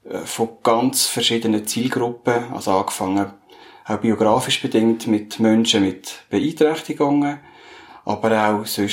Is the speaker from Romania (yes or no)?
no; Aargau, Switzerland; Ich bin im Aargau aufgewachsen